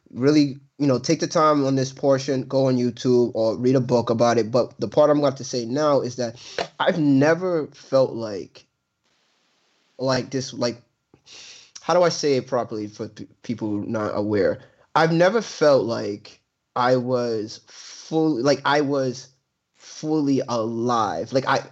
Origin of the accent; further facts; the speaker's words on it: Buffalo, New York, United States; from the hospital, from when I was a kid from Buffalo, they flew me to New York City, to get my, to have my eye surgery.